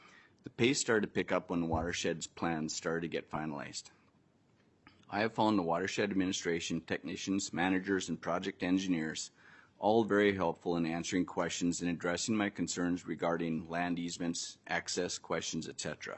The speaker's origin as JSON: {"language": "English", "town": "Roseau", "region": "Minnesota", "country": "United States", "said": "from Rosa, Minnesota, local landowner."}